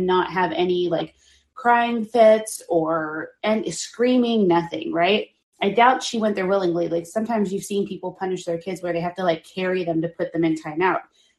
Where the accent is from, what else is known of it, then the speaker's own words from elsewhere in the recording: Texas, United States; as a Texan, I already called bullshit because I was like, yeah, right, dude, coyotes.